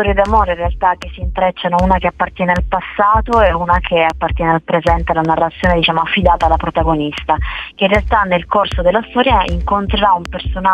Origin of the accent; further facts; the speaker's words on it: Apulia, Italy; È ambientato tra Lecce, una delle città che appartiene alla mia terra, il Salento, e Milano.